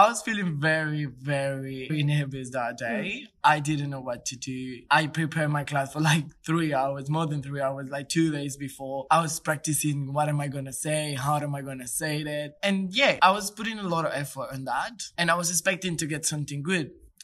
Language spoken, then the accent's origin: English; Bogota, Bogotá, Colombia; English is a second language; the city of Bogota, which is where I'm coming from. I'm coming from Colombia, from the city, which is Bogota.